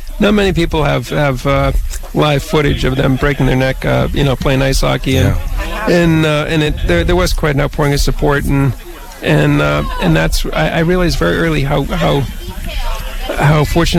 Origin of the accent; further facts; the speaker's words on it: Maine, United States; now in Boston, United States; I grew up in Maine. I spend most of my time in Boston now, but Vermont is very much where I see myself